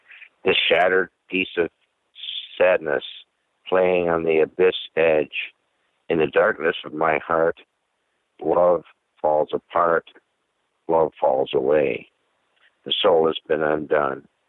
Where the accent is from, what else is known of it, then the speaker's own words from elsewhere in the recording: Michigan, United States; Hey, I'm from Michigan.